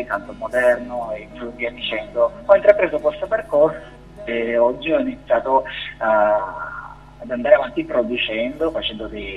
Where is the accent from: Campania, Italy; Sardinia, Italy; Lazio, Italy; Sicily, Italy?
Sicily, Italy; ero con il mio pianoforte digitale nella mia terra in Sicilia